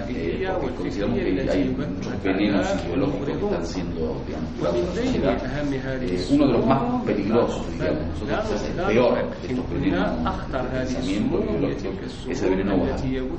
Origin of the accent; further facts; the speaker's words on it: Morocco; Yo, al igual que ustedes, me considero también de Andalucía, pero soy marroquí. … vengo de Marruecos